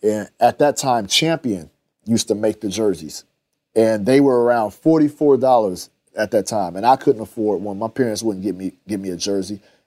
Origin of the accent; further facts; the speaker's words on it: Fresno, California, United States; But anyways, growing up in Fresno, California, we got all the Warrior games televised